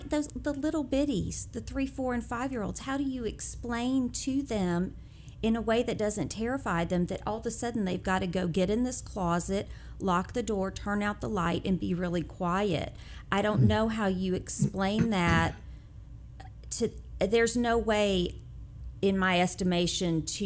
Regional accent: Knoxville, Tennessee, United States; No, I grew up in Knoxville, Tennessee.

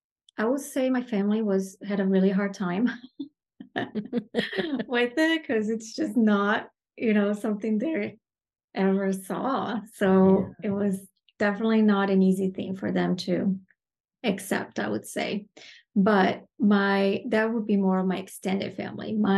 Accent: Brazil; English is a second language; because I grew up in a very meat-centered culture. I grew up in Brazil.

